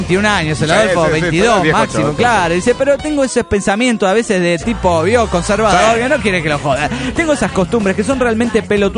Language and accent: Spanish; Tarija, Bolivia; Soy de Tarija, Bolivia.